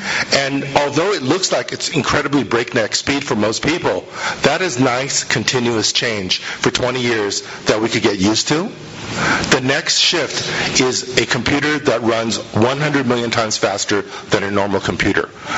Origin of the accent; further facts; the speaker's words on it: California, United States; I come from Silicon Valley, so take me to your leader.